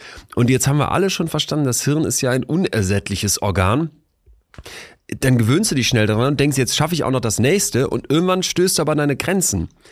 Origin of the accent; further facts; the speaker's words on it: Cologne, North Rhine-Westphalia, Germany; ich bin ja aus der Ecke Köln